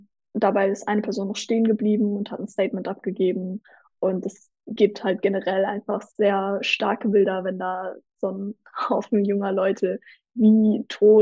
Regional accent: Lippstadt, North Rhine-Westphalia, Germany; eine der Koordinationspersonen von der Widerstandsgruppe in meiner Heimatstadt Lippstadt

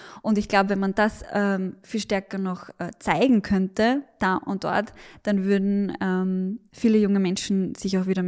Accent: Vienna, Austria; Da bin ich wahrscheinlich als Wienerin auch ja besonders geprägt, weil wir einfach in Wien sehen

